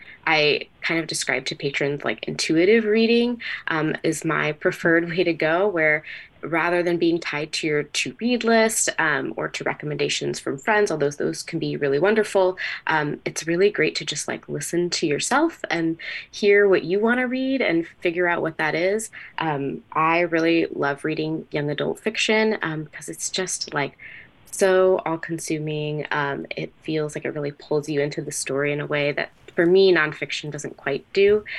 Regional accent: Anchorage, Alaska, United States; so I grew up here in Anchorage, and the Lusac Library was where my parents would take us in the summer.

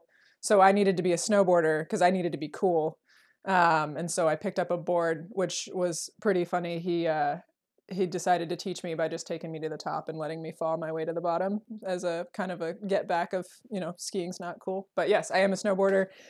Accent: Kodiak, Alaska, United States; also born or lived in Sitka; I am from Kodiak. I was born in Sitka, but I was raised in Kodiak.

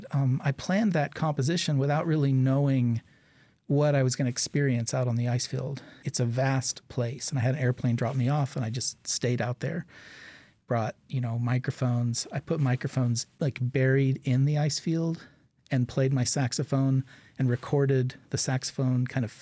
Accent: Alaska, United States; born there; Yeah, well, you know, I was born here in Alaska, and I started playing music here.

